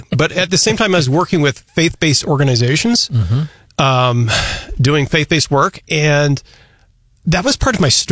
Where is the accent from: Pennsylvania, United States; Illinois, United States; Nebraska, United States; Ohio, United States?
Illinois, United States; Chicago; born there; I grew up, you know, born in Chicago, you know, Cook County General Hospital on the south side in a Dutch community.